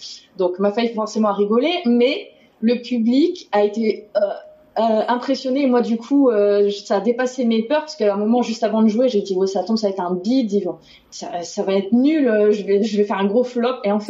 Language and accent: French; Hauts-de-France, France; accent: Ch'ti; Comme je venais du Nord, il voulait me faire parler ch'ti.